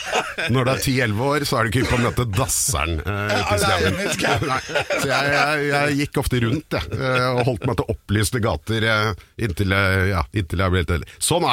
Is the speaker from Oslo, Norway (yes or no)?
yes; Oslo, Norway; jeg er jo selvfølgelig ikke fra dette tåpelige stedet i Grefsen. Jeg er fra Kjelsås.